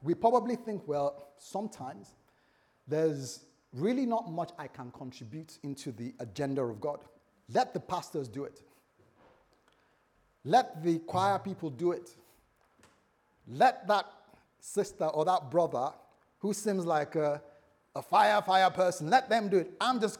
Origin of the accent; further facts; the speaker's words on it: United Kingdom; No, we're British.